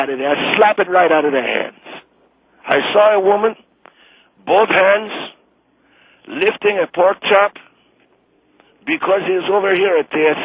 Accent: Argentina; I'm from Argentina.

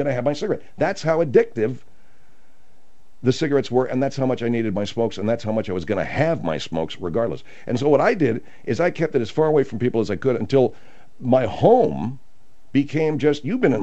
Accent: California, United States; I gave up the smokes after 40-plus years of smoking, growing up in the San Gabriel Valley, breathing that pollution day in and day out

